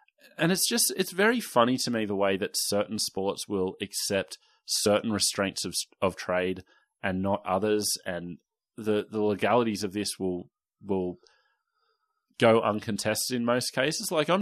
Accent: Newtown, New South Wales, Australia; I grew up in Newtown, and it was something I wrestled with, like, growing up, like, not having that club.

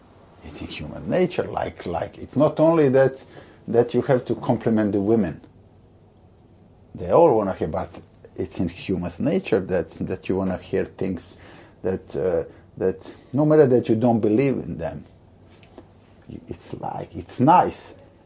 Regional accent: Split, Split-Dalmatia County, Croatia; a small town in Dalmatia to my hometown, Split.

